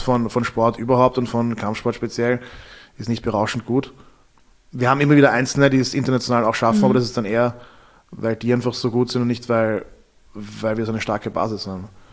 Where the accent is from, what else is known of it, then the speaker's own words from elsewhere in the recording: Austria; wäre ich als Österreicher nie auf die Idee gekommen